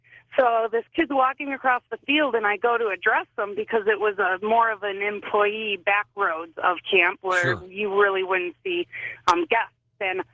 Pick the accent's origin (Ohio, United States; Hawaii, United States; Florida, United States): Hawaii, United States; from Hawaii.